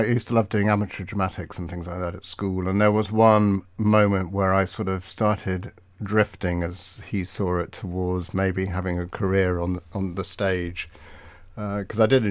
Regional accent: Falmouth, South West England, United Kingdom; also born or lived in Redruth / Helston; So, I was born in Redruth, and I would say that the family home really was in Falmouth, and then subsequently sort of just outside Helston as well

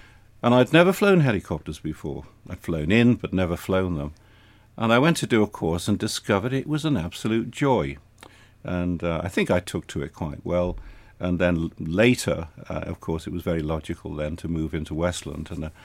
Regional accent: Liverpool, North West England, United Kingdom; Yes, because I was brought up in Liverpool. And I tell people that I was born before BC, before … came. But being a teenager in Liverpool in the 1960s was absolutely wonderful.

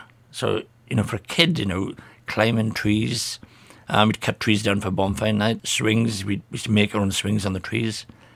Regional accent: Wales, United Kingdom; accent: Welsh; everybody, as soon as they hear my accent, will automatically think, oh, yeah, I remember him now … because of the Welsh.

